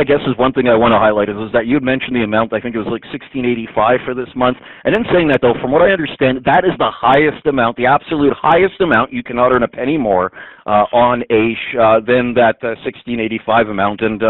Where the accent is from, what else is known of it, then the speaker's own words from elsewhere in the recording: Dollard-des-Ormeaux, Quebec, Canada; I'm from Dollar Des Ormeaux in the area of Montreal